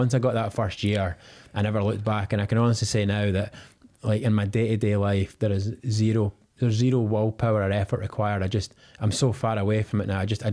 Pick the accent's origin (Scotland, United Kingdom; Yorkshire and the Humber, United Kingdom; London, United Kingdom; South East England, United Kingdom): Scotland, United Kingdom; growing up in Scotland, you know, where I grew up, it's quite hard to be a young guy at 22 that doesn't drink alcohol.